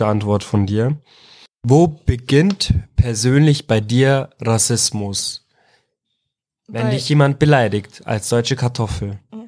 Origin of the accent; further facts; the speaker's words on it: Iraq; German is a second language; now in Germany; weil ich komme aus dem Irak